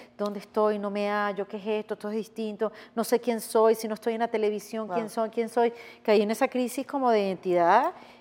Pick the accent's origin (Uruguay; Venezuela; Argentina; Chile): Venezuela; now in Miami, United States; para no hablar en tercera persona, yo que vengo de Venezuela